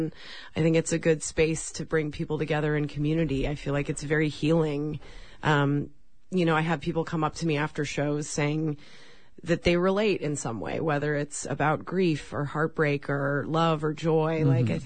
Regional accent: Evergreen, Colorado, United States; now in Los Angeles, United States; Yeah, so I am originally from Colorado, a mountain town called Evergreen, but I've been living out in Los Angeles for 23 years

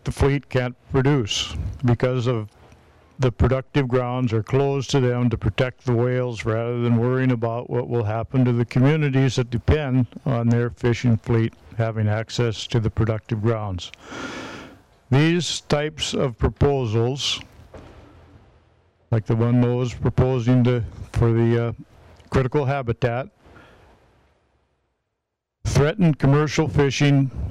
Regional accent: Petersburg, Alaska, United States; born there; I was born in Petersburg 73 years ago.

